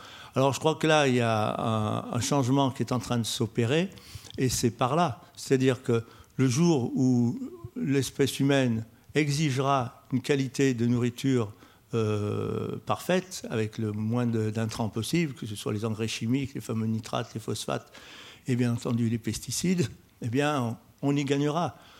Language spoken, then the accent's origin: French; Lyon, Auvergne-Rhône-Alpes, France; Je suis moi aussi rhône-alpin, je suis lyonnais.